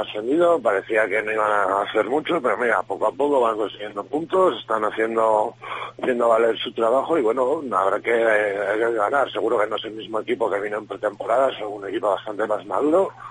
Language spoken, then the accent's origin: Spanish; La Rioja, Spain; yo soy de La Rioja, pues un poco por lo del vino